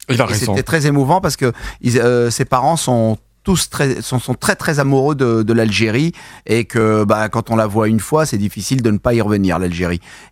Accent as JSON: {"language": "French", "town": "Marseille", "region": "Provence-Alpes-Côte d'Azur", "country": "France", "tie": "born there", "said": "je suis né à Marseille."}